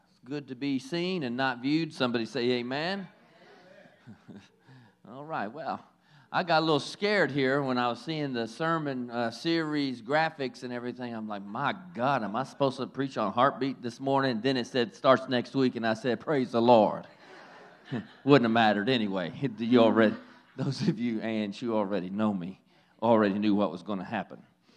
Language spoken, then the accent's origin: English; the South, United States; those of you who don't know, I'm from the South, right? So I'm looking for some biscuits and gravy.